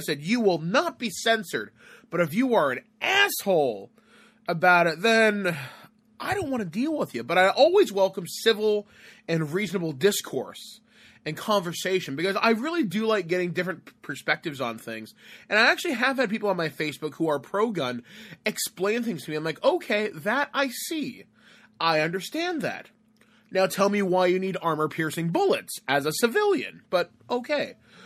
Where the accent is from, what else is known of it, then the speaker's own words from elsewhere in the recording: Canada; And maybe it's because I'm Canadian.